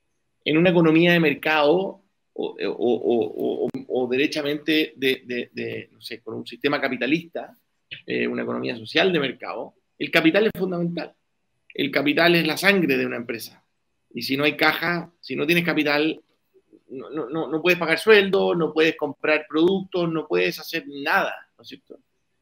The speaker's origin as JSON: {"language": "Spanish", "country": "United States", "tie": "born there", "second_language": "Spanish", "said": "En Estados Unidos, yo nací en Estados Unidos, la mitad de mi familia es de Nueva York"}